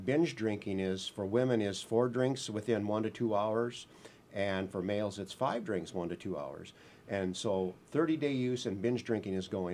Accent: Wisconsin, United States; Well, I grew up in Wisconsin

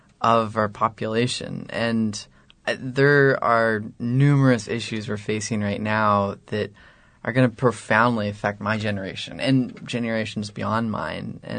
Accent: Sitka, Alaska, United States; for me, growing up in Sitka

